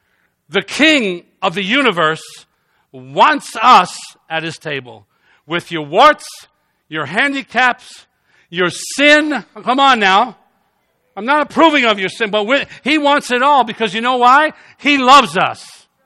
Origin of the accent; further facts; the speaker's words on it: New York City, New York, United States; I came from New York City with this young lady. I came from New York City.